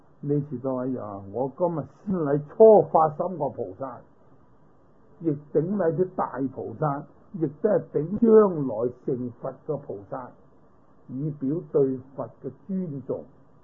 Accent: China; 在我哋中国人说为咧唔礼貌，袒胸露臂

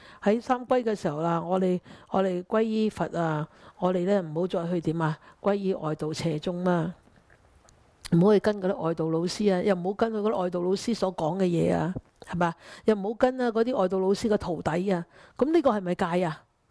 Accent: China; 隱慾我們中國人都說的，古人有說的

